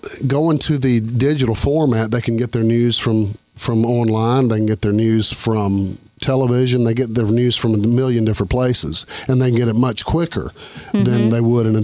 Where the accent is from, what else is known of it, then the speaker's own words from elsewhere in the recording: Florence, South Carolina, United States; Well, I grew up in Florence.